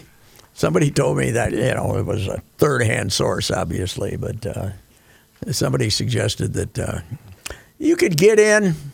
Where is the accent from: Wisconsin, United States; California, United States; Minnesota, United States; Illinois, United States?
Minnesota, United States; We're both from Minnesota.